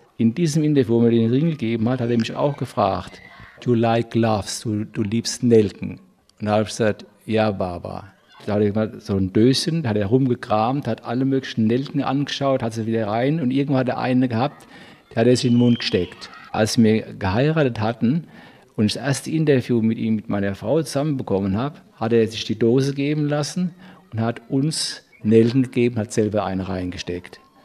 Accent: Germany; Ich habe gesagt, ich komme von Deutschland.

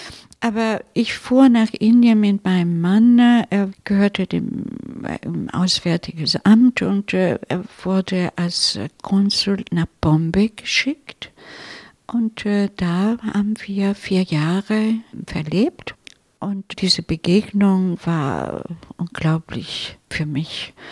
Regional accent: Italy; German is a second language; ich bin Italienerin und trotzdem evangelisch. Ich bin eine Waldenserin, eine von diesen Ur-Protestanten.

